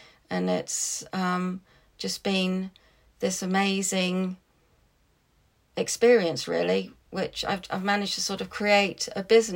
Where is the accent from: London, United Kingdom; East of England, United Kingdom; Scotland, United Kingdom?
London, United Kingdom; I grew up in London. I've always been really outdoorsy.